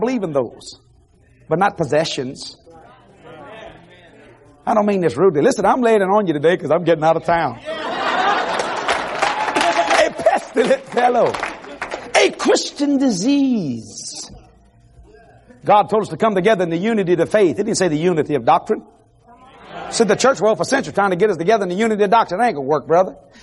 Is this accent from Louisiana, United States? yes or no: yes; Louisiana, United States; You know, I'm from South Louisiana. Why I talk funny, I'm a Cajun boy.